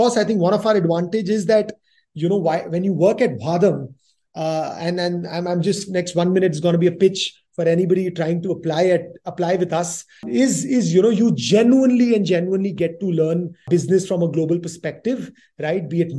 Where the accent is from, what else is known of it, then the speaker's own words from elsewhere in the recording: Delhi, India; I'm born and brought up in Delhi.